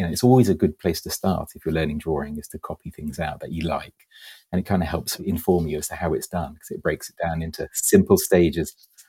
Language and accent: English; Switzerland; also born or lived in England / Germany; I was born in England and then, but when my family moved out to Switzerland when I was two, my dad just got a job out there and we lived just outside Zurich